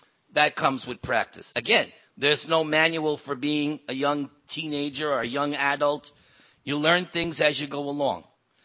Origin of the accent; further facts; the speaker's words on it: New York, United States; I don't listen because I'm from New York and I'm real stubborn.